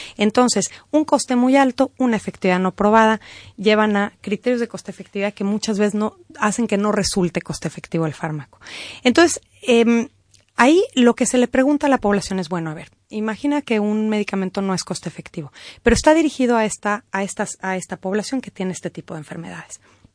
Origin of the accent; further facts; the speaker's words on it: Mexico; accent: Mexican; moved away as an adult; now in Madrid, Spain; Soy mexicana, como usted ha notado ya en mi acento y por lo que hemos hablado antes. Me formé en México como economista